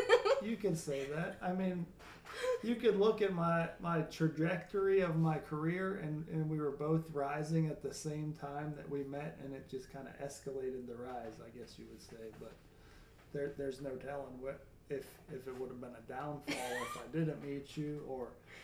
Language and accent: English; Findlayville, Pennsylvania, United States; now in Tennessee, United States; And I was born in Pennsylvania, in Findlayville, Pennsylvania, just south of Pittsburgh. And that's where I was born and raised and spent 28 years